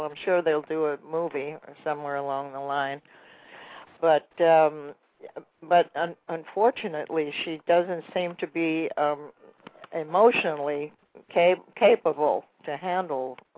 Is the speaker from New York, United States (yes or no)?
yes; Brooklyn, New York, United States; born there; And she was also from Brooklyn. I was born in Brooklyn.